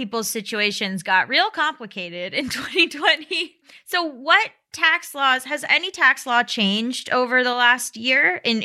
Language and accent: English; Florida, United States; Like, I'm from Florida. I feel like Florida doesn't, right?